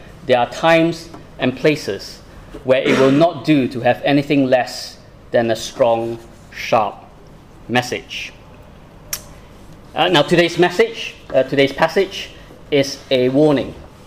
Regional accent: Malaysia; For those who do not know, I'm originally from Malaysia.

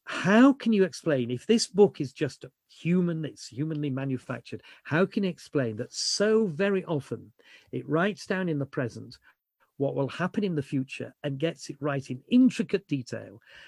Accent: Yorkshire and the Humber, United Kingdom; I'm a Yorkshireman.

